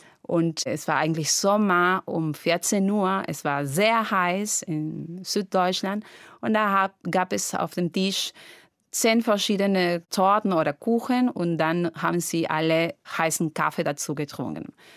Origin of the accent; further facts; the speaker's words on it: Lima, Peru; Ich komme aus Lima, aus Peru, aus Südamerika. Mein Baujahr ist 1970, also bin ich 1970 geboren.